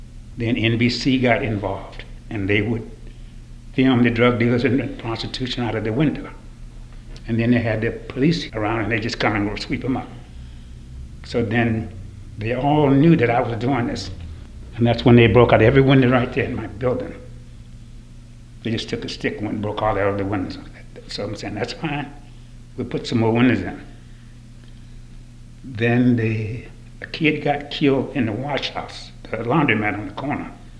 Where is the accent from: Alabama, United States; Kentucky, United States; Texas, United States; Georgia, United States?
Alabama, United States; Reddenburg; A sawmill town called Reddenburg, Alabama, 1937. When I tell people I'm from Alabama, they go, wow, must have been horrible.